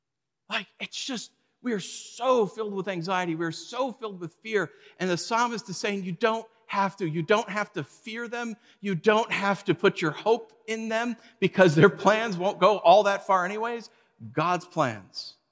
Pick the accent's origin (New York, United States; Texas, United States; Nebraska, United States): New York, United States; When I first moved to California as a New Yorker, I thought like, wow, I hate this place.